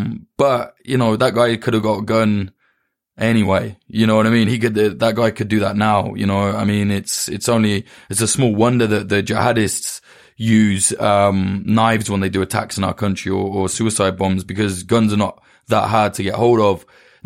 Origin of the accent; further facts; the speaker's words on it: United Kingdom; as a Brit